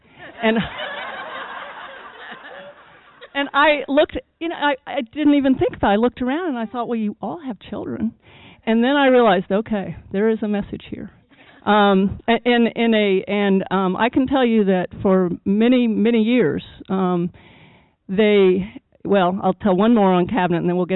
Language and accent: English; Midwest, United States; I was coming from the Northeast at that point, but grew up in the Midwest, and I am what you see is what you get.